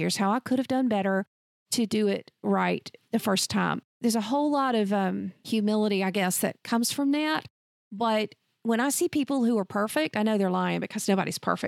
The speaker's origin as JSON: {"language": "English", "region": "the South", "country": "United States", "said": "And yes, that's a Southern colloquialism. And I'm from the South in America, and I'm going to own it."}